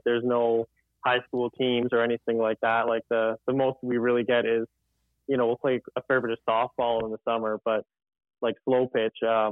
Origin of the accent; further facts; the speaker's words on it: Edmonton, Alberta, Canada; Yeah, I grew up just in Edmonton. So that's almost smack in the middle of the province.